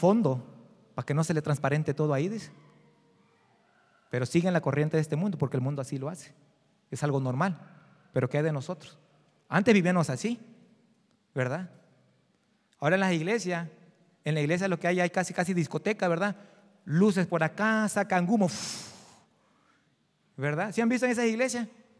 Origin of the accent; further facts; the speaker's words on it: Veracruz, Mexico; Yo soy jarocho. De esa lengua larga que somos, ¿verdad? Bueno, no soy de Alvarado